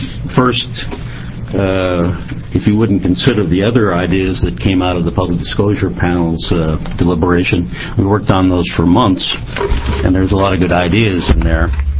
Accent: Oregon, United States; I'm from Multnomah County

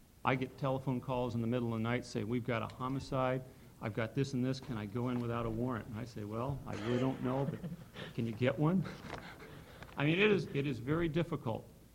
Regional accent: Oregon, United States; I am using Multnomah County because I come from Multnomah County.

